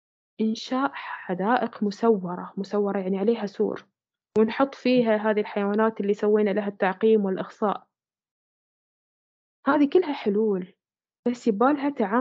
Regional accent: Bahrain; جمعية الرفق بالحيوان مثلا موجودة عندنا في البحرين مثلا

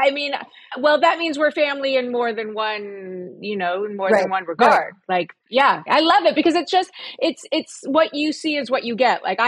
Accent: Beverly Hills, California, United States; also born or lived in New York; I did grow up in Beverly Hills. I was born in New York.

